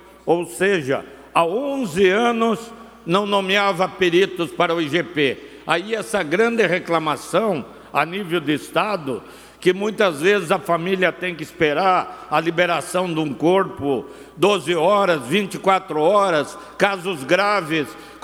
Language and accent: Portuguese; Canoinhas, Santa Catarina, Brazil; hoje abre a FESMATE, a Festa do Mate, na cidade de Canoinhas, minha terra natal.